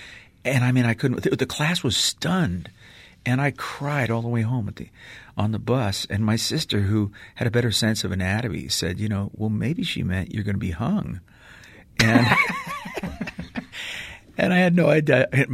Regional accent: New York, United States; I was a pretty good scrapper growing up in New York

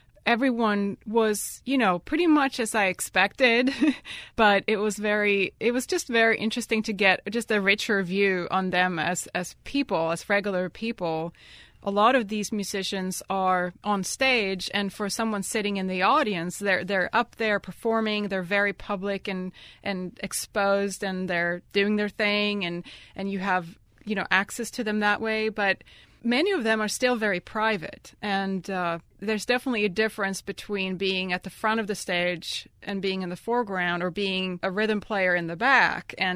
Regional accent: Stockholm County, Sweden; now in New Orleans, United States; I grew up in Sweden, in both the Stockholm area and northern Sweden, close to the Arctic Circle, which is quite the different climate from New Orleans. And then I went to college both in Stockholm and in France. I lived in France for 3 years.

